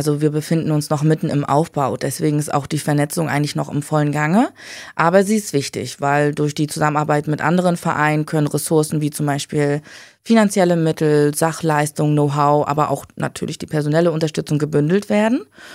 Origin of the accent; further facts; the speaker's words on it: Rostock, Mecklenburg-Vorpommern, Germany; also born or lived in Berlin; Und nachdem ich aus Berlin wieder zurück nach Rostock in meine Heimat gekommen bin, im Oktober 2020 habe ich dann hier mein Studium begonnen